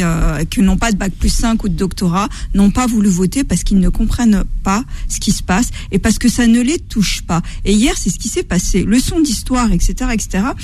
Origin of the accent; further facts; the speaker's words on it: France; On est français et fier.